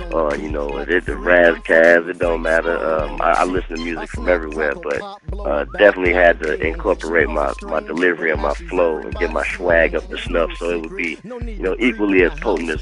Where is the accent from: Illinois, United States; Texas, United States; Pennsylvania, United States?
Illinois, United States; Chicago; Well, me and my brother, you know, we real big basketball fans growing up in Chicago